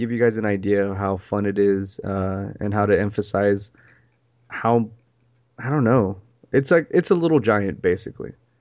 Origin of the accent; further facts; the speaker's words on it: Santa Fe, Texas, United States; Growing up in Santa Fe, Texas, which is like a really little small town.